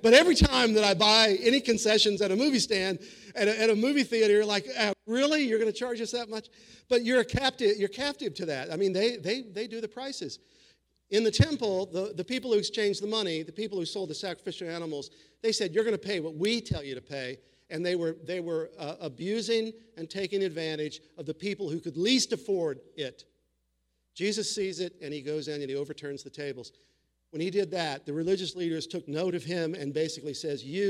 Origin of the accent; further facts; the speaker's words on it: Missouri, United States; I grew up in Missouri. My family was German on one side and Irish on the other.